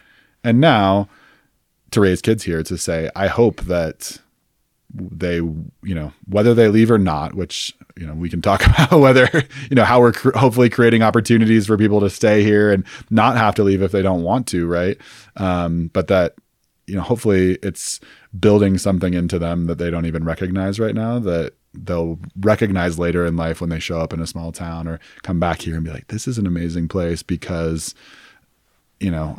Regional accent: Boulder, Colorado, United States; When people who were growing up in Boulder in the 70s, right? Like, or 80s, you know, were experiencing. And so it was changing. But I think about it from the perspective of, I certainly appreciate growing up in a place where there was one high school.

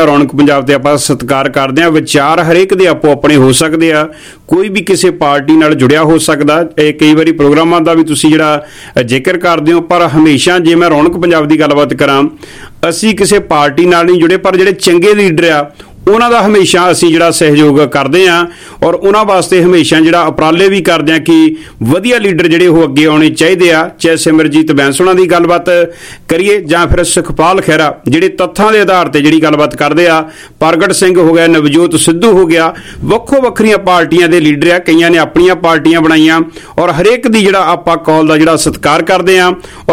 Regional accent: Kuhara, Punjab, India; ਸਾਡਾ ਪਿੰਡ ਅਠੌਲੇ ਦੇ ਬਿਲਕੁਲ ਨਜ਼ਦੀਕ ਹੈ ਕੁਹਾੜਾ, ਕਾਲਾ ਸਿੰਘਾ ਦੇ ਬਿਲਕੁਲ ਨਜ਼ਦੀਕ ਹੈ ਕੁਹਾੜਾ, ਜਲੰਧਰ ਤੋਂ ਵੀ 14-15 ਕਿਲੋਮੀਟਰ ਪੈਂਦਾ, ਕਪੂਰਥਲਾ ਤੋਂ ਵੀ ਇੰਨਾ ਕੁ ਹੀ ਜਿਹੜਾ 15-16-17 ਦੇ ਕਰੀਬ ਜਿਹੜਾ ਨਕੋਦਰ ਤੋਂ ਪੈਂਦਾ।

